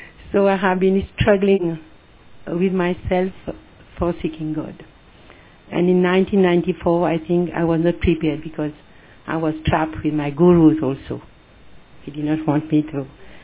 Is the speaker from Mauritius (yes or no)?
yes; Mauritius; born there; My 4 grandfathers come from the south of India, from Tanjavur. And I was born in Mauritius. I have an Indian name, Indian body, Indian heart, and I don't speak Hindi.